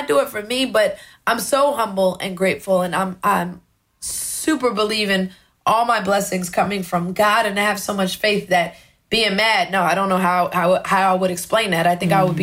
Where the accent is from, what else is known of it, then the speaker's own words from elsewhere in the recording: Brooklyn, New York, United States; Like, my mom was born in the Marcy Projects. I grew up in Brooklyn.